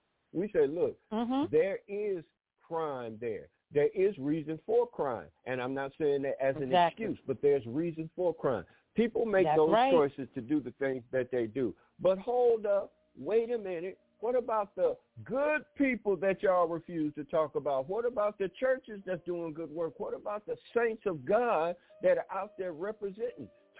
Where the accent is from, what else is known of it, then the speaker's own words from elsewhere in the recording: Pine Bluff, Arkansas, United States; born there; also born or lived in Detroit; now I was born in Pine Bluff, Arkansas. They took me to Detroit when I was 6 years old. I stayed in Detroit for four years